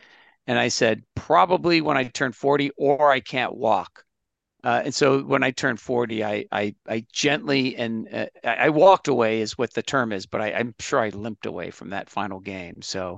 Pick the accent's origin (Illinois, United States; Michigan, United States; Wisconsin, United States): Michigan, United States; Detroit; The only place really to go in the tough inner city of east side of Detroit was Catholic school.